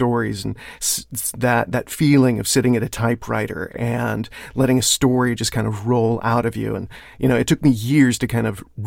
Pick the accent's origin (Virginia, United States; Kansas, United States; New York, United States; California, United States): California, United States; Well, I grew up in the Bay Area back in the 80s, which, you know, if you get the choice, it's a pretty nice place to grow up.